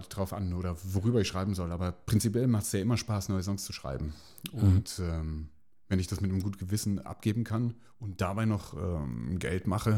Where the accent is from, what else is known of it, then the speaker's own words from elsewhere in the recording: Erzingen, Baden-Württemberg, Germany; Im tiefsten, ja genau, am Hochrhein, Südzipfel.